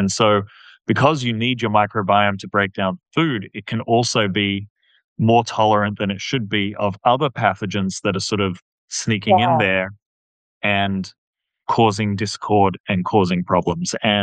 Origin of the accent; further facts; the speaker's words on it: Australia; as an Australian, I often get asked by Americans